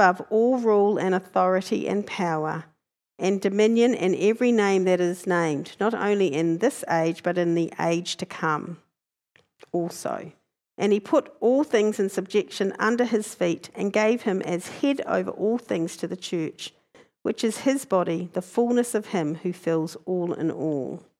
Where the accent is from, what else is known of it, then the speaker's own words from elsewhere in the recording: Hastings, Hawke's Bay, New Zealand; they were created in Hastings, where I grew up in New Zealand.